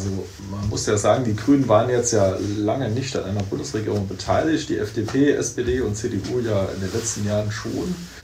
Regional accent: Saarland, Germany; Also ich komme aus dem Landkreis St. Wendel.

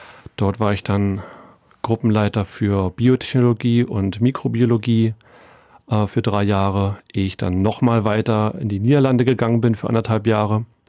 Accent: Finsterwalde, Brandenburg, Germany; also born or lived in Greifswald; Also ich bin in Finsterwalde geboren und aufgewachsen, wie viele andere bin ich dann nach dem Abitur dann weitergezogen. In dem Fall nach Greifswald an die Ostseeküste. Dort hat es mich dann auch 9 Jahre gehalten.

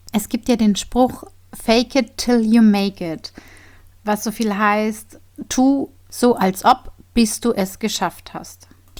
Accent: Bavaria, Germany; wie ihr wisst, bin ich ja aus Bayern

